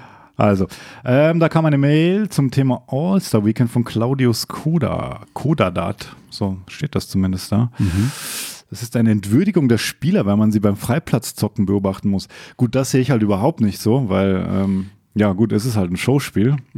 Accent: Bregenz, Vorarlberg, Austria; auf der Bregenzer Seebühne.

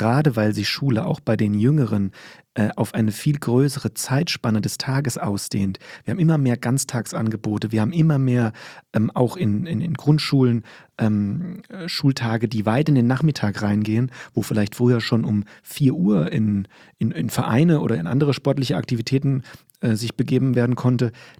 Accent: Limburg, Hesse, Germany; ich bin in Limburg groß geworden und da haben wir am Stadtrand gewohnt. Meine Eltern wohnen am Stadtrand, ja, relativ ländlicher Stadtrand.

